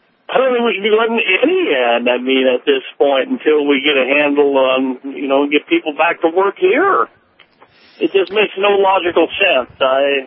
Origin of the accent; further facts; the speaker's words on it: United States; maybe I'm just biased a little bit because I'm American.